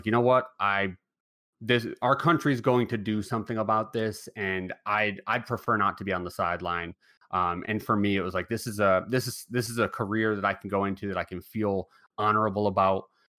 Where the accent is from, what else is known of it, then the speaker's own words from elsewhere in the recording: Waterbury, Connecticut, United States; Right out of high school, Waterbury, Connecticut, which is not making headlines for any good reasons